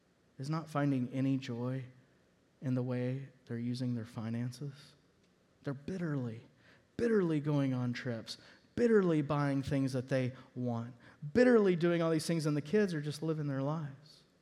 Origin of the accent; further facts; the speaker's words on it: Dallas-Fort Worth, Texas, United States; I grew up in Dallas-Fort Worth, Texas, and upper middle class area.